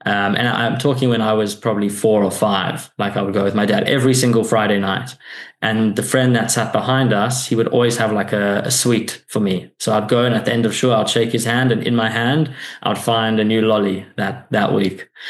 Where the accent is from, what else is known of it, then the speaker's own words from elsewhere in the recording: New South Wales, Australia; Obviously growing up in the North Shore, things were obviously a little bit less hectic than, let's say, the eastern suburbs.